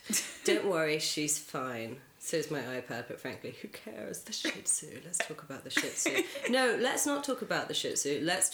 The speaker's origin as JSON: {"language": "English", "country": "Singapore", "tie": "born there", "said": "I was born in Singapore, so there's a kind of sense to it."}